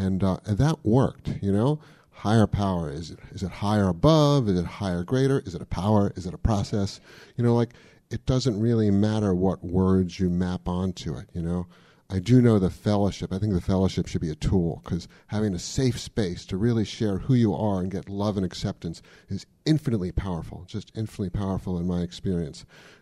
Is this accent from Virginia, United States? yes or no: yes; Virginia, United States; I'm visiting from Virginia.